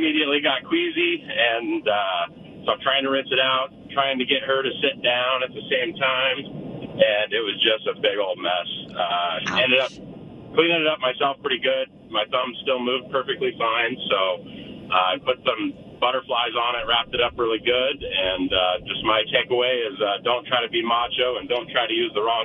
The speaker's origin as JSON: {"language": "English", "region": "Montana", "country": "United States", "lives_now": "Arizona, United States", "said": "first Christmas down here in Arizona. And I'm from Montana, so I was very adamant on having a real Christmas tree."}